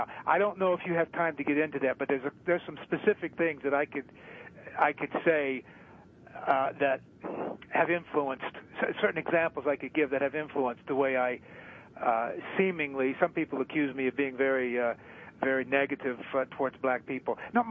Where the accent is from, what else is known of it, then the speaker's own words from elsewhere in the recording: India; English is a second language; now in United States; And I say that as an Indian, this race, this white Anglo-Saxon race is a warrior race.